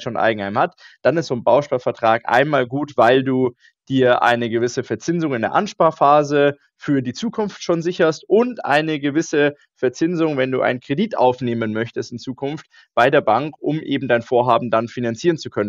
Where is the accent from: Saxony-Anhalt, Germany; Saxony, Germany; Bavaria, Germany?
Bavaria, Germany; Ingolstadt; also born or lived in Regensburg / Saarbrücken / Munich; Also ich selber bin jetzt mittlerweile 30 Jahre alt. Ursprünglich komme ich aus Ingolstadt, wohne da immer noch, habe zwischendrin studiert, war in Regensburg und in Saarbrücken und in München unterwegs, habe da gearbeitet